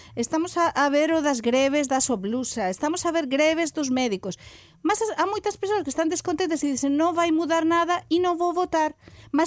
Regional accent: Spain; Portuguese is a second language; eu falo como espanhola, como europeia, e sou realmente muito europeia, muito pró-Europa

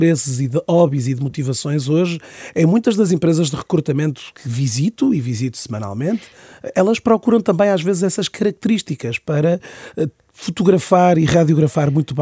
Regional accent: Viana do Castelo, Portugal; Viena do Castelo, de onde eu sou natural, de onde eu resido atualmente

